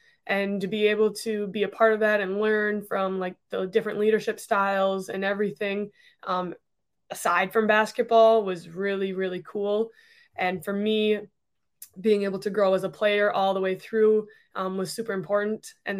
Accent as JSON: {"language": "English", "region": "Wisconsin", "country": "United States", "said": "I'm from Wisconsin. I think the Midwest has like a kind spirit about it as well."}